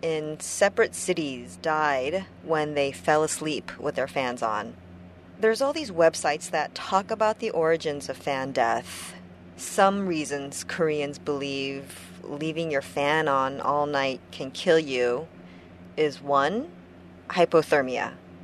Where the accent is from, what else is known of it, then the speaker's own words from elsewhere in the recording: California, United States; Growing up in California's San Gabriel Valley, in the sweltering, dry heat, all I wanted to do was sleep with a fan on.